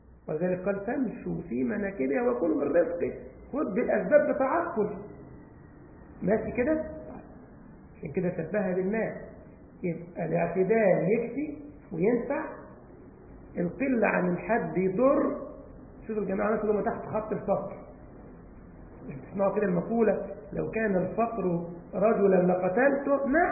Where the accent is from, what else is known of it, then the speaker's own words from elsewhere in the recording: Egypt; البعض عندنا في مصر يقول لك بالدرجه ده قصر ديل.